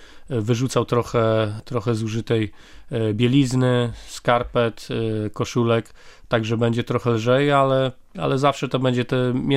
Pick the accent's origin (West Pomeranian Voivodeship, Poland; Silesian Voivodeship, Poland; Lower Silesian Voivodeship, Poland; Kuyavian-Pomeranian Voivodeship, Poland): Kuyavian-Pomeranian Voivodeship, Poland; Nakło nad Notecią; No ja szczerze mówiąc to pochodzę z Nakła nad Notecią i zawsze bliska była mi Noteć.